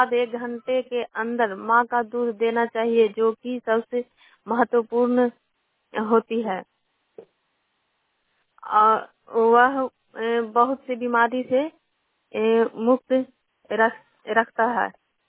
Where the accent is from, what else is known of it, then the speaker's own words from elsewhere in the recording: Akhtiyarpur, Bihar, India; CM पद पर काम करती हूँ, गांव अख्तियारपुर नगरनौसा प्रखंड नालंदा की रहने वाली हूँ।